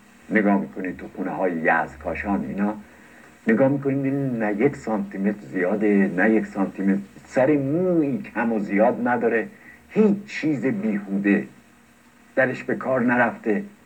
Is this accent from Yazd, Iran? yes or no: yes; Yazd, Iran; از یک پدر ناینی و مادر یزدی در یزد زاده شدم. دبستان و دبیرستانم و در شهر یزد گذروندم